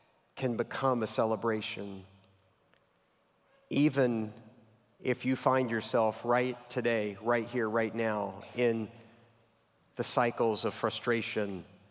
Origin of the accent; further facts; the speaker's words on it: Texas, United States; I grew up in Central Texas, but I watched way more Braves games growing up than I watched Astros games and Rangers games.